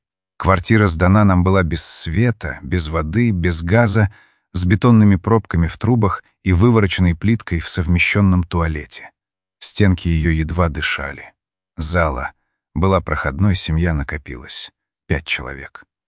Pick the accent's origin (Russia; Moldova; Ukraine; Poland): Russia; Ovsyanka, Krasnoyarsk Krai; 1980 году я вернулся на родину, в Красноярск, и сразу же занялся тем, чтобы подыскать и купить избу в родном селе Овсянка.